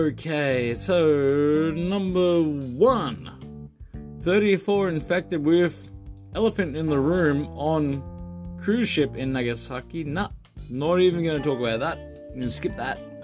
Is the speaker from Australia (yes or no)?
yes; Australia; But I'm Australian. I was born in a jungle. I was born in a rainforest. I grew up in a rainforest.